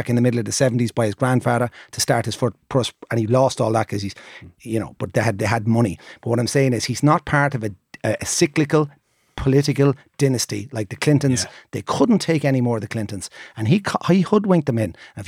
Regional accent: Ireland; now in United States; the calling card of being Irish in America is like it's like a bouncer standing at the disco when your friends are refused and you walk up and you say you're Irish, they just open the door and let you in.

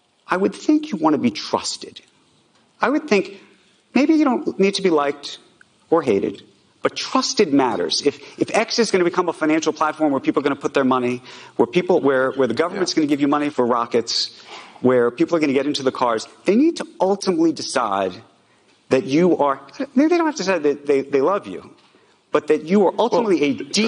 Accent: United States; It wasn't, and I'm an American Jew, it wasn't just the people who had that view.

